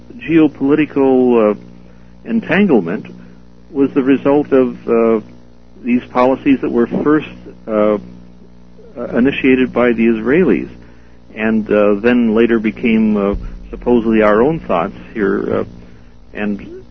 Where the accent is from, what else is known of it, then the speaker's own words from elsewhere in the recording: United States; But as an American, it's very difficult for us to see Iraq at any time being a viable threat to to our nation's security here in the United States.